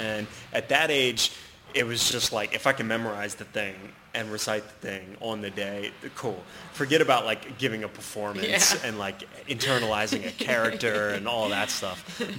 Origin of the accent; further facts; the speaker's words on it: Philadelphia, Pennsylvania, United States; Then I grew up in West Philly. I mean, in that time, I mean, we had the MOVE bombing blocks from my house.